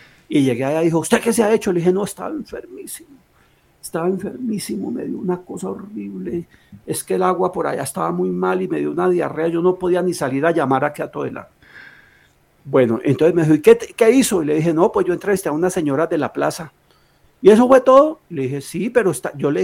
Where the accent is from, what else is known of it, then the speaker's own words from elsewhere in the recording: Bogotá, Colombia; señora, yo soy periodista de Bogotá